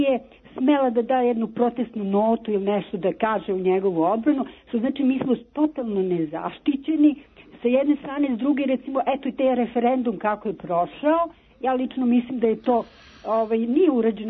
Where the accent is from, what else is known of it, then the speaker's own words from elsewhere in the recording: Belgrade, Serbia; Ja sam iz Beograda, Mirjevo, bliže rečeno